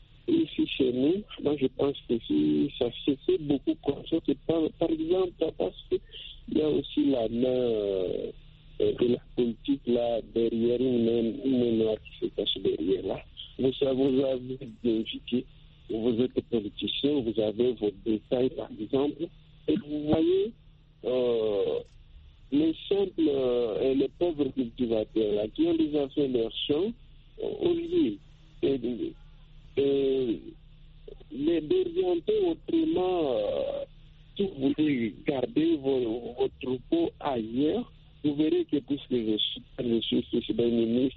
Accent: Republic of the Congo; si je passe ici chez nous, en République du Congo, il est tout à fait différent

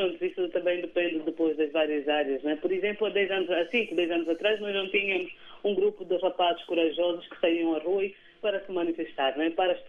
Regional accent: Angola; Eu tenho o direito, como angolana, de ter água.

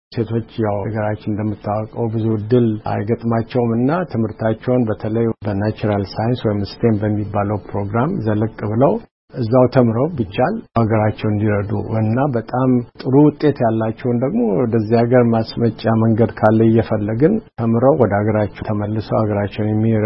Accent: Addis Ababa, Ethiopia; እኔ ከአዲስ አበባ ነኝ።

